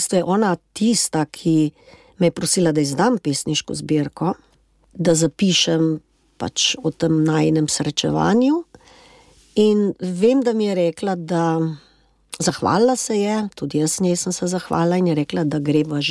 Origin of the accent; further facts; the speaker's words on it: Pivka, Littoral–Inner Carniola, Slovenia; born there; Pa v Pivki smo bile, torej v mojem rojstnem kraju